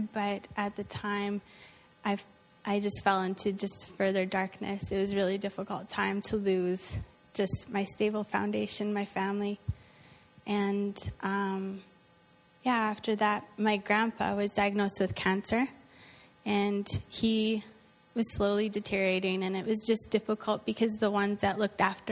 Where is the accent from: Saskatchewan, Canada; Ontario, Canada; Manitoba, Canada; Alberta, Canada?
Alberta, Canada; Medicine Hat; I'm from Alberta. Alberta and Medicine Hat.